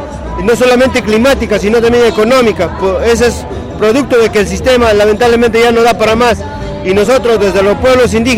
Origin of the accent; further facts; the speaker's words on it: Peru; Yo soy de Perú.